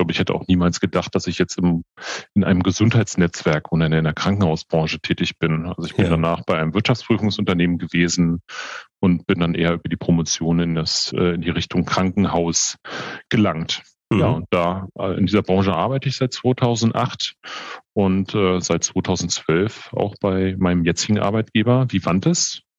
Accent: Berlin, Germany; born there; Ich bin 44 Jahre alt, gebürtiger Berliner, habe meine Ausbildung zum Bankkaufmann in Berlin gemacht

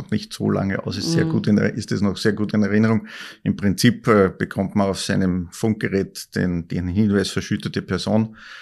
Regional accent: Linz, Upper Austria, Austria; beim Roten Kreuz in Linz Stadt als gebürtiger Linzer begonnen habe mit der Sanitäterausbildung

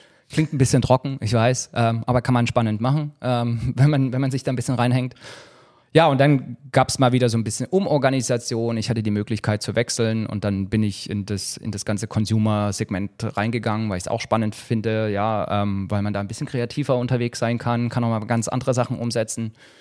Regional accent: Thuringia, Germany; weil ich bin aus dem Osten, bin Thüringer.

